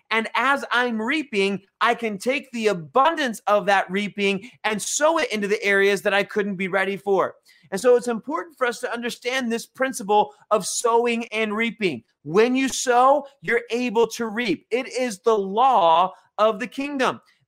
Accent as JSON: {"language": "English", "country": "United States", "said": "I'm an American. This is the way our financial system runs."}